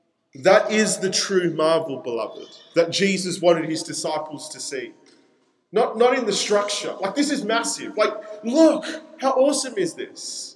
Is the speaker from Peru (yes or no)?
yes; Peru; In my hometown of Peru, you go to Machu Picchu, it's a city in the mountains.